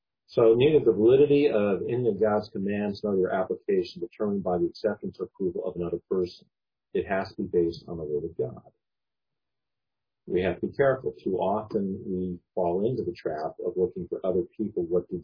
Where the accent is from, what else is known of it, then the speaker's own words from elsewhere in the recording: California, United States; since I'm from California?